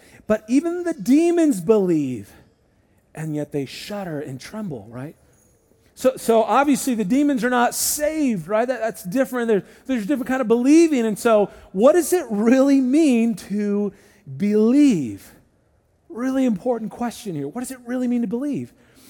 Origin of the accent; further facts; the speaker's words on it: San Diego, California, United States; If you grew up by the coast like I did, I grew up in San Diego, the San Diego coast, and you're around surfers, so you say, like, rad.